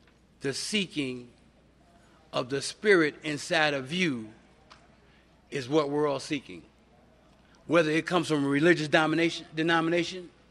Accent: New York City, New York, United States; I was born and raised in Harlem.

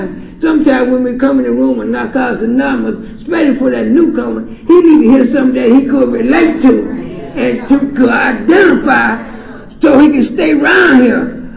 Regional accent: Florida, United States; now in Baltimore, United States; I'm originally from South Florida. I got cleaned up here in 2003, Baltimore area, and I consider Baltimore my home because my new life, my new beginning started there.

